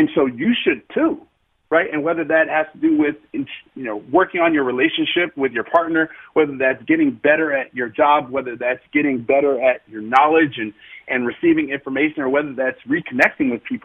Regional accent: Maryland, United States; also born or lived in California; I was born in California. I grew up in Maryland. And I went to school at Michigan.

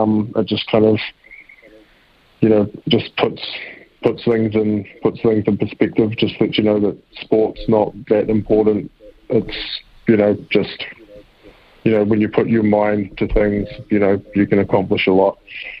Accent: New Zealand; being a Kiwi

